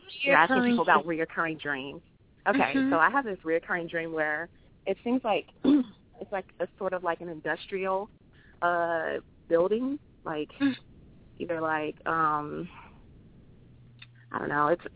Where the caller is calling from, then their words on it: Chicago, Illinois, United States; Hi, Miss Blue. … I'm calling from Chicago.